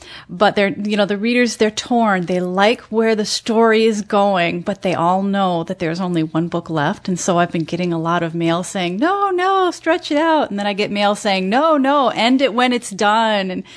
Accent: Michigan, United States; I recently moved back home to my home state in Michigan, and rekindled my relationship with my mom.

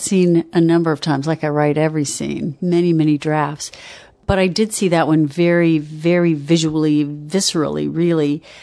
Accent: Texas, United States; I grew up in Texas, and I suspect that Rainey adopted a little bit of what I grew up with.

